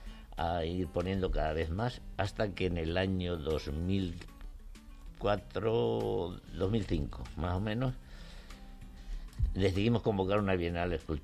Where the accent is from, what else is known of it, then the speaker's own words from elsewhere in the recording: Puebla de la Sierra, Community of Madrid, Spain; yo nací en Puebla de la Sierra. Uh-huh. Estuve allí hasta los 9 años. Luego, por motivos se vino mis padres a Pinto.